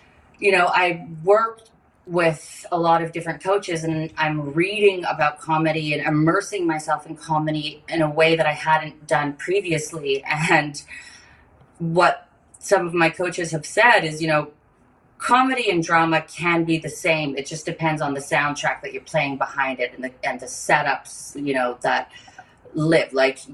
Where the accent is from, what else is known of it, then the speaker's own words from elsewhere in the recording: Canada; Because, you know, I've seen hockey. I'm Canadian